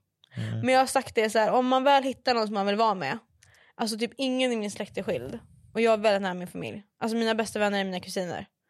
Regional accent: Umeå, Västerbotten County, Sweden; när jag bodde hemma i Ume.

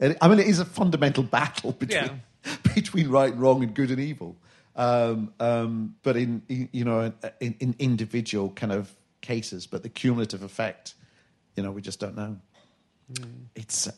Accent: Glasgow, Scotland, United Kingdom; Well, I'm from Glasgow

